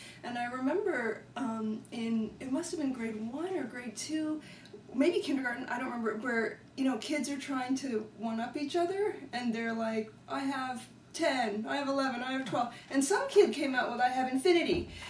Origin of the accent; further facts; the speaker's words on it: Ontario, Canada; moved away as an adult; I grew up in Canada, so I lived in mostly in Ontario until I was 23 when I went to grad school at Stanford.